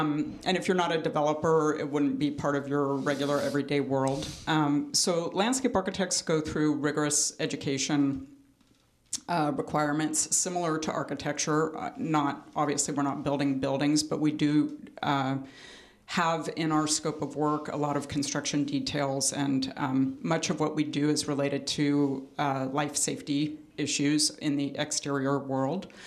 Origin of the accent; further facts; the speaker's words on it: California, United States; now in Napa, United States; I'm from Orange County originally and came up to the Bay Area for college many years ago